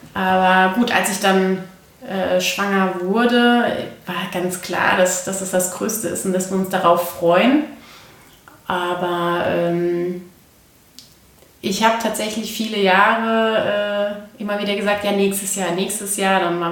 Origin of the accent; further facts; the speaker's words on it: Koblenz, Rhineland-Palatinate, Germany; gebürtig aus Koblenz, ein Schengelchen, sehr glücklich und stolz darauf.